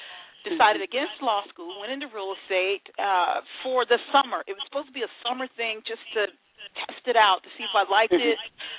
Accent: South Carolina, United States; So, actually, I was raised by my grandparents. I grew up in South Carolina, and I actually left South Carolina at ni

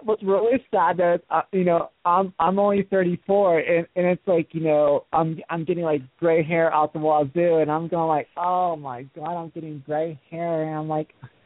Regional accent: Pennsylvania, United States; accent: Pennsylvania twang; I mean, you know, I really can't really place my accent, but it's that kind of, you know, Pennsylvania twang kind of accent, or whatever you want to call it.

